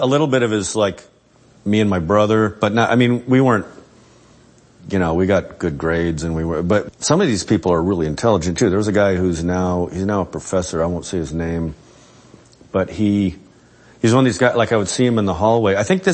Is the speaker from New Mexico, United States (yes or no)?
yes; Albuquerque, New Mexico, United States; born or raised there